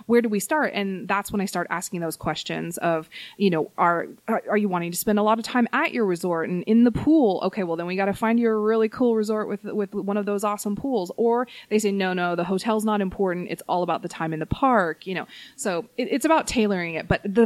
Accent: California, United States; But I feel very proud as a Californian to know that the original Disneyland is getting their Star Wars

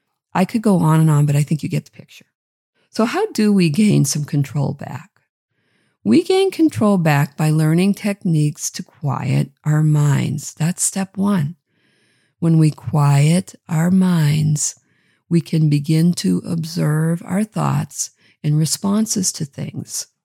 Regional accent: Massachusetts, United States; accent: Boston; think Boston accent, and I grew up in Massachusetts, so I have the right to pull that out when I so choose.

